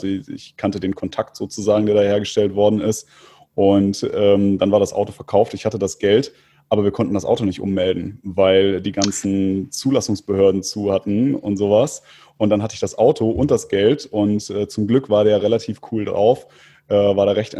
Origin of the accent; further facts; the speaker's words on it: Istanbul, Turkey; now in Germany; Da habe ich gesagt, ich komme aus Istanbul.